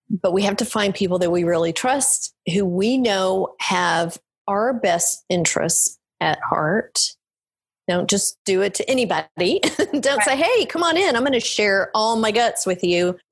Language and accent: English; the South, United States; I grew up in the South.